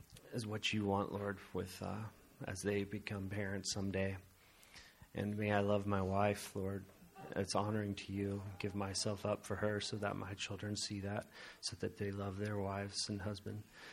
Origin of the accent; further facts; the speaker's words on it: California, United States; And so they had been dedicated while we were out in California. So we're from California, if you didn't know that.